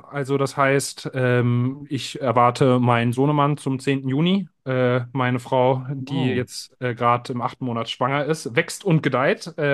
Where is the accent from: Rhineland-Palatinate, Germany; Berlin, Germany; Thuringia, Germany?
Berlin, Germany; komme gebürtig aus Berlin-Kreuzberg, bin dann recht schnell in Neukölln aufgewachsen